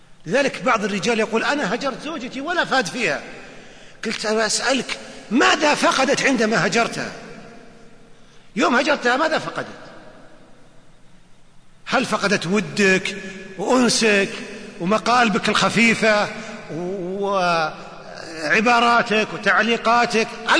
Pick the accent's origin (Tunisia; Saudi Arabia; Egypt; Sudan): Saudi Arabia; Najd; وعندنا طرفة نحكيها عندنا في نجد